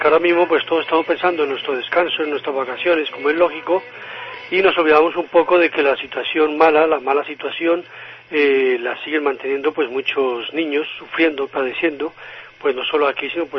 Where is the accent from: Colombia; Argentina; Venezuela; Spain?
Colombia; yo soy colombiano